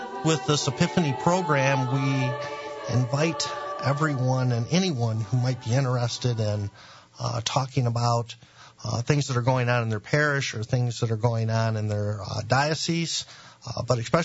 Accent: Kalamazoo, Michigan, United States; growing up in Kalamazoo

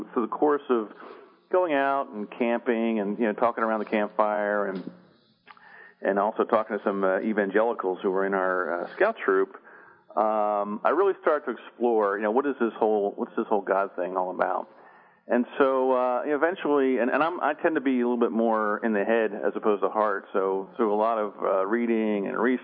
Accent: Philadelphia, Pennsylvania, United States; So I'm from the Philadelphia area. I'm actually speaking to you from Philadelphia right now. So I grew up in Philadelphia. I went to Catholic school through eighth grade. So I'm a cradle Catholic.

